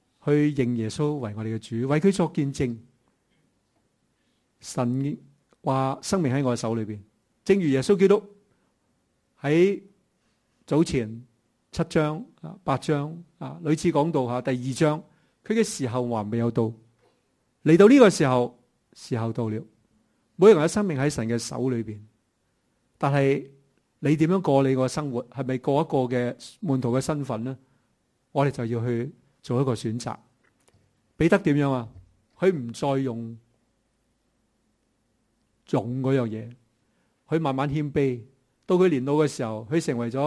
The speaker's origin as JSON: {"language": "Chinese", "country": "Hong Kong", "said": "我们香港人都很自由，是吧？"}